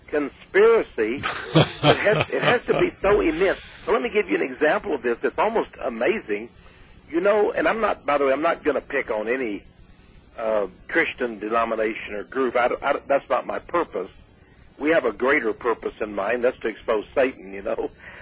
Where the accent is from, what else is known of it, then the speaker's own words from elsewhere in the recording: Texas, United States; told him I was from Texas, I was visiting